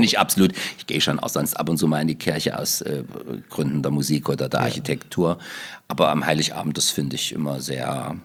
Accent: Gräfenthal, Thuringia, Germany; Der Ort heißt Gräfenthal und liegt zwischen Saalfeld und Sonneberg so ziemlich in der Mitte.

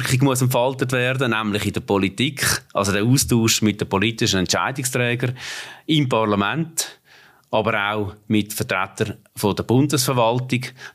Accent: Aargau, Switzerland; ich bin ein Aargauer im Migrationshintergrund. Also, ich glaube, Weniger entscheidend ist die Aargauer Herkunft.

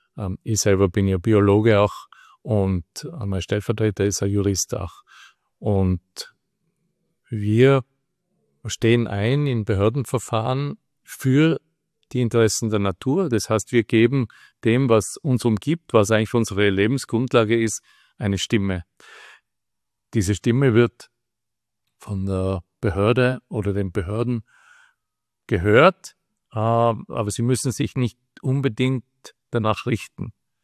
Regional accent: Tyrol, Austria; Und wir haben, was die meisten Menschen bei uns in Tirol gar nicht wissen

